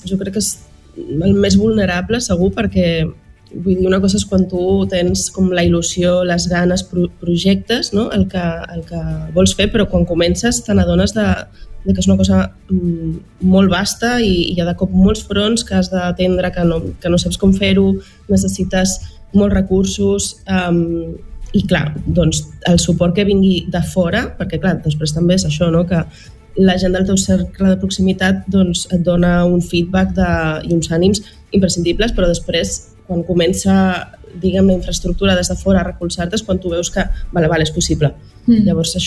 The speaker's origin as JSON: {"language": "Catalan", "town": "Ibiza", "region": "Balearic Islands", "country": "Spain", "said": "com que sóc eivissenca, doncs anem a mirar la cultura de casa, no?"}